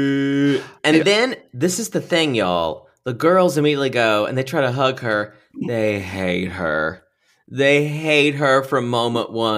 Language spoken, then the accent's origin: English; South Carolina, United States; Although I'm from South Carolina, so it's just pretty much, I grew up near Clemson